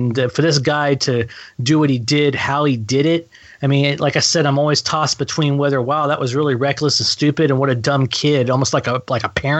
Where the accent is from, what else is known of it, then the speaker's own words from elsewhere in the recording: Texas, United States; moved away; And yeah, I'm originally from Texas. I've lived in Wisconsin for about 20 years.